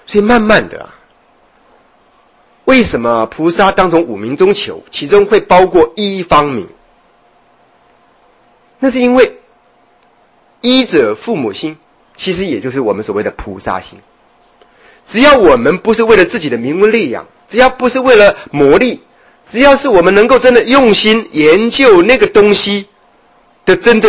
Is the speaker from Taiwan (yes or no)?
yes; Taiwan; 我们台湾话讲的蛾蜞就是水蛭